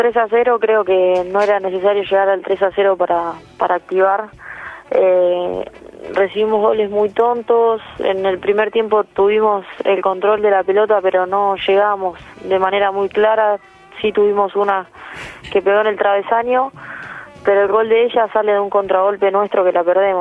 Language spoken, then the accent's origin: Spanish; Tandil, Buenos Aires Province, Argentina; me llevaron a la primera escuelita en Tandil, soy de Tandil